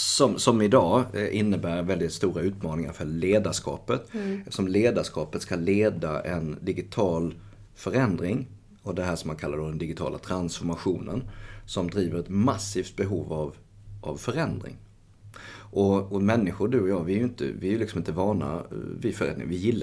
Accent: Oskarström, Halland County, Sweden; så är jag en leverantör i orten Oskarström. Men det är 4000 invånare eller någonting i min hemort, max.

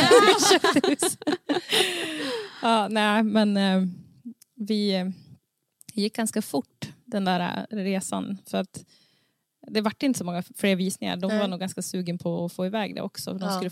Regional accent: Sund, Västernorrland County, Sweden; jag kommer från Sund och det var väl minst så här det jag sa, att jag ska inte bo i Domsjö

